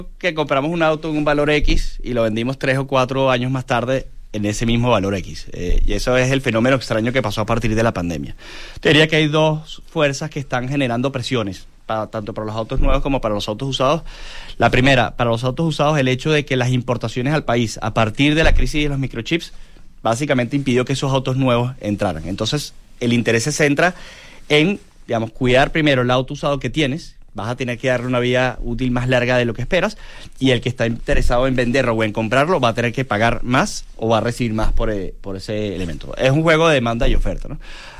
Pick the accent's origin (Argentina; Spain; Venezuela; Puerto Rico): Venezuela; now in Chile; Soy venezolano, ya...